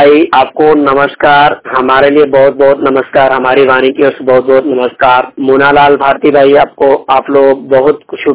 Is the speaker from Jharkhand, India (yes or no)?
no; Gopalganj, Bihar, India; मेरा जिला है गोपालगंज, थाना जादवपुर बाजार, पोस्ट है जादवपुर।